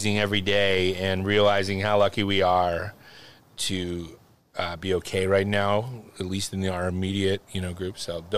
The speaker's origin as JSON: {"language": "English", "town": "Philadelphia", "region": "Pennsylvania", "country": "United States", "said": "I'm from Philly, right? Crucifix, cologne, pizza, we all roll together."}